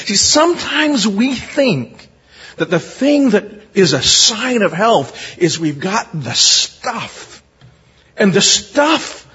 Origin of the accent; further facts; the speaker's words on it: Arizona, United States; I'm from Arizona. We have orange trees in our backyard, and side yard.